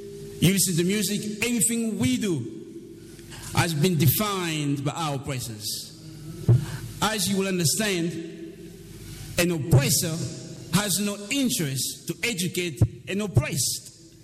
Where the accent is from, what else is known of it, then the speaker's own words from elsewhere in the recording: DR Congo; Growing up in the Congo, we were told, I'm sure they say the same thing to you, white people are powerful because in Europe it's cold.